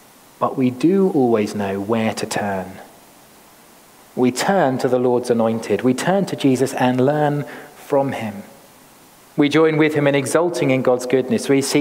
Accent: United Kingdom; or perhaps because we're British, say these truths to one another

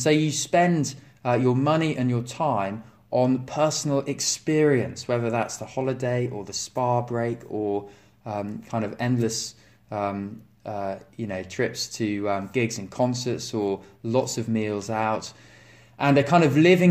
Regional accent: United Kingdom; We get awkward talking about anything deep and meaningful as British people.

